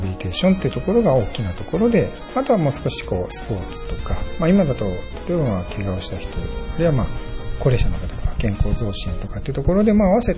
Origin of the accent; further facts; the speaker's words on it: Hiroshima, Japan; moved away as an adult; also born or lived in Kanagawa; now in Toyohashi, Japan; もともと出身はあの広島県の出身ですが、